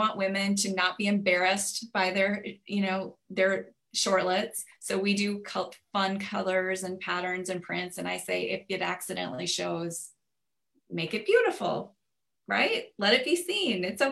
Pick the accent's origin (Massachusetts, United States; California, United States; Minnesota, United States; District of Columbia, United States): Minnesota, United States; now in Houston, United States; I get it. I'm a transplant. I'm from Minnesota and I moved to Houston about.